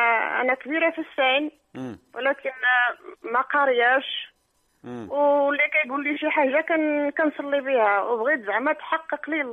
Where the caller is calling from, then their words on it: Netherlands; من هولندا.